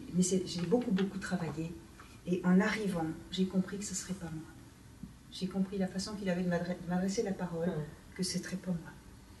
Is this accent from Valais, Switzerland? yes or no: yes; Valais, Switzerland; Moi, je viens du Valais, toi aussi.